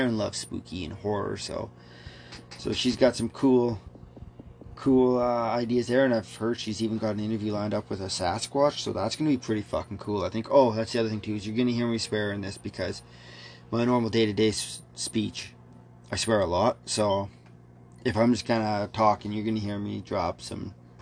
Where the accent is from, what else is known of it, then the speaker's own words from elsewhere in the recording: Westlock, Alberta, Canada; also born or lived in Mackenzie, British Columbia; So I was originally from BC. I was born in Mackenzie, BC when I was like 6 months old or so. I think we moved to a small town in Alberta, Westlock. It's north something of Edmonton.